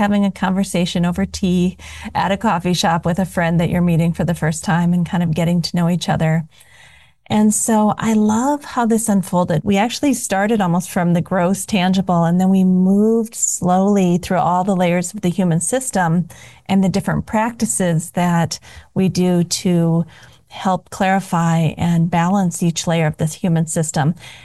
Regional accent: Midwest, United States; also born or lived in California; I was a Midwesterner, moved to California for almost 30 years, and then about a year ago came back home.

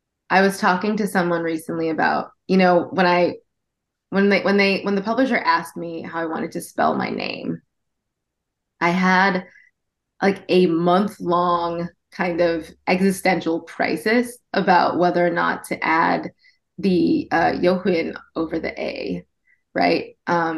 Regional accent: California, United States; Other Vietnamese people, you know, honestly, like I grew up in Orange County, and I still have a lot of family there

